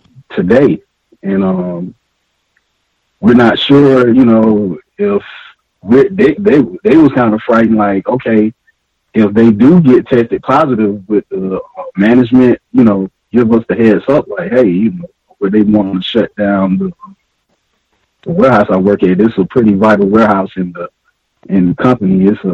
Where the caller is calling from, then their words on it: Atlanta, Georgia, United States; Greetings, everyone. I'm calling you from Atlanta, Georgia.